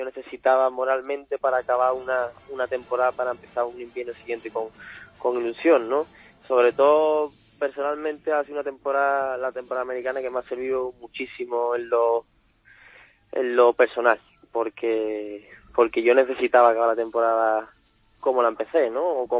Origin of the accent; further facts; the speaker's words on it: Seville, Andalusia, Spain; yo soy sevillano